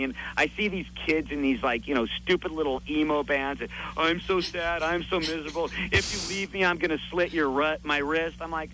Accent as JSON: {"language": "English", "town": "Hollywood", "region": "California", "country": "United States", "tie": "born or raised there", "said": "I didn't grow up in the entertainment industry. I grew up in Hollywood"}